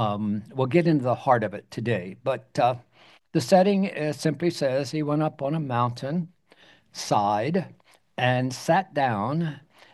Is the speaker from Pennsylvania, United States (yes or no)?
yes; Pennsylvania, United States; Now, I was raised outside of Philly, so you're attached to certain things.